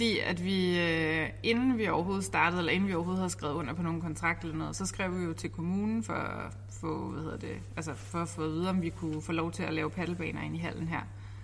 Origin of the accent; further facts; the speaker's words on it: Gilleleje, Capital Region of Denmark, Denmark; jeg kommer fra Gilleleje, og jeg er født og opvokset i Gilleleje.